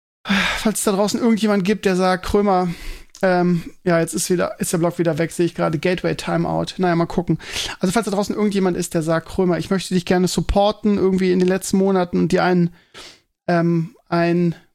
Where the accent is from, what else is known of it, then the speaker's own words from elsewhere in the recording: Northern Germany, Germany; Bei uns im Norden, wir können es überhaupt nicht nachvollziehen, ne? Bei uns ist immer so 18, 20 Grad.